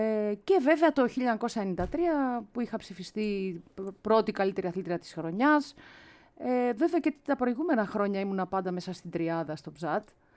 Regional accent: Greece; Με το που πήγα εκεί, γεια σας ήρθα, είμαι από την Ελλάδα

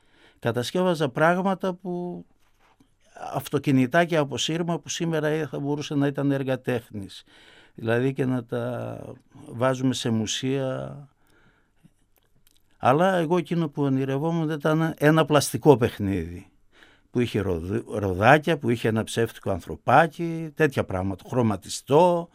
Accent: Giannitsa, Central Macedonia, Greece; Γεννήθηκα στα Γενιτσά, στα προσφυγικά, από πρόσφυγες γονείς.

